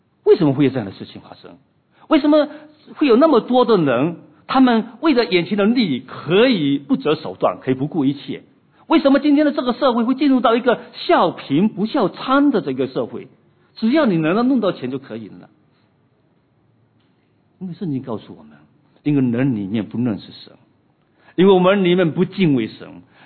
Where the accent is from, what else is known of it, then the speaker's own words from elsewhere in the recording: China; 今天我们都从中国过来